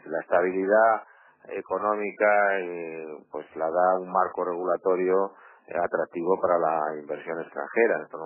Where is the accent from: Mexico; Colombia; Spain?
Spain; now in Uruguay; los temas que nos interesan como empresarios españoles en Uruguay